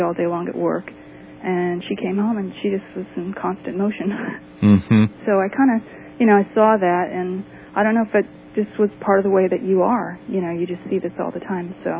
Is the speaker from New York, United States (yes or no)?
no; Colorado, United States; moved away as an adult; now in Minnesota, United States; I'm originally from Colorado, so we had moved to Minnesota, and I really didn't have anyone.